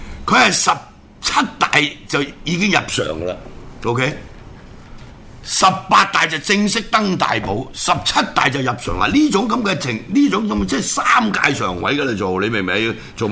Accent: Hong Kong; 作為一個香港人，係咪喺中共間接統治底下，我哋有呢個空間，我哋都係要繼續講。

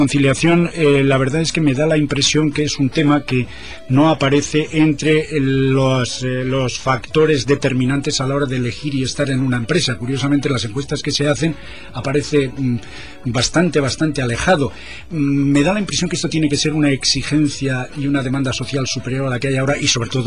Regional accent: Palencia, Castile and León, Spain; somos de Palencia.

